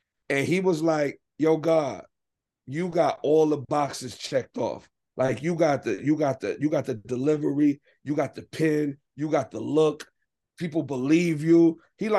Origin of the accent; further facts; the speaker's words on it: Des Moines, Iowa, United States; also born or lived in Milwaukee, Wisconsin; I was born in Milwaukee. And then my mother, her side of the family is like from Chicago and Waterloo, Iowa, Des Moines, Iowa. You know what I'm saying? So I end up that's where I did, spent a lot of my childhood at.